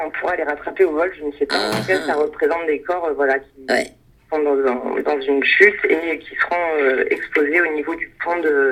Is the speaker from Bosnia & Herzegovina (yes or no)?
no; Marseille, Provence-Alpes-Côte d'Azur, France; Donc, je suis marseillaise.